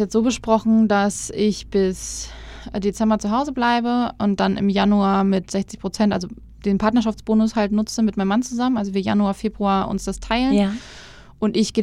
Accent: Lübeck, Schleswig-Holstein, Germany; Wir werden in der Zwischenzeit auch in meine Heimat nach Lübeck wieder ziehen, weil da einfach meine Familie auch ist

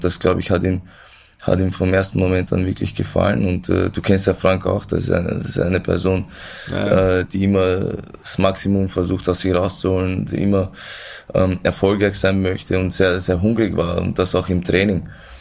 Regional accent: Vienna, Austria; ich bin in Wien geboren, da aufgewachsen und da schon wirklich sehr stolz für die österreichische Nationalmannschaft zu spielen.

